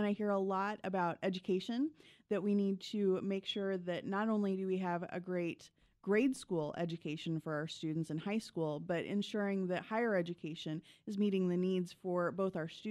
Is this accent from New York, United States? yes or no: no; Illinois, United States; But thankfully, I come from a rural background. I grew up in Jersey and Macoupin County, and I'm a proud FFA nerd.